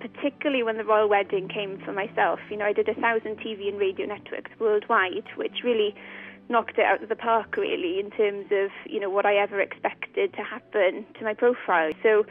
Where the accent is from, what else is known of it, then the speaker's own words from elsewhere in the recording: Crymych, Wales, United Kingdom; first language Welsh; English is a second language; I'm a girl born and bred in Crummich in Pembrokeshire, southwest Wales, and my parents still live there, of course. I've got such a fantastically close community there. I went to a school called Preseli Comprehensive School. I'm fluent, obviously, in the Welsh language. It's my first language